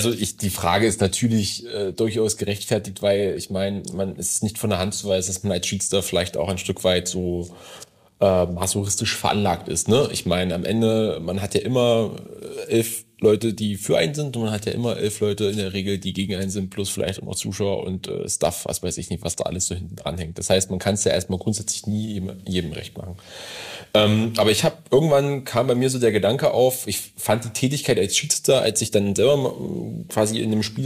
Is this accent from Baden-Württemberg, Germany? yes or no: no; Halle, Saxony-Anhalt, Germany; now in Leipzig, Germany; Nein, ist meine Heimat, kann man fast schon sagen. Da bin ich groß geworden.